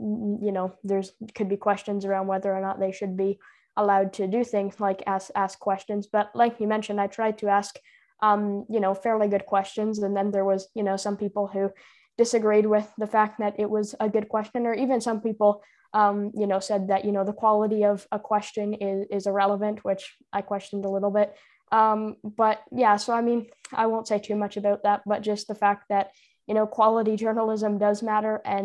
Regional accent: Ontario, Canada; there was multiple people who didn't like the fact that I was from Ontario

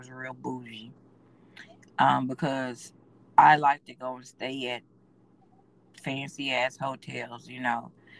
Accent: Houston, Texas, United States; But I'm from the hood. I'm from the ghetto. I'm from Fifth Ward, Texas. You can't be stuck up from the ghetto.

